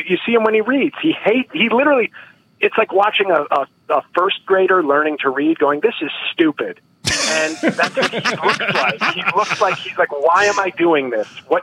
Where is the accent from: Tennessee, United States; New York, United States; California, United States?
New York, United States; Bronx; I'm from the Bronx.